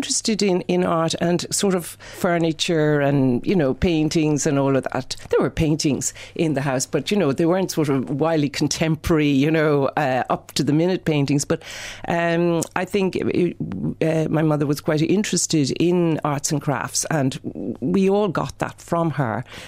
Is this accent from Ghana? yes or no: no; Leinster, Ireland; Yes, I grew up in County Carlow, about 2 miles from Tullow in the countryside. And yeah, it was very, very nice growing up. I was one of six children, and we lived on a farm.